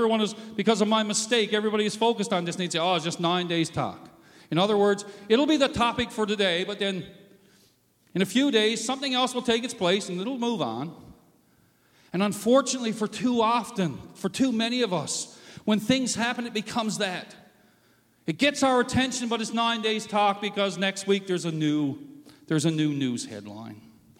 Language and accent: English; Newfoundland and Labrador, Canada; I grew up in Newfoundland in the days of the cod moratorium when the cod fishery that the province of Newfoundland depended on collapsed because of overfishing by foreigners and so on.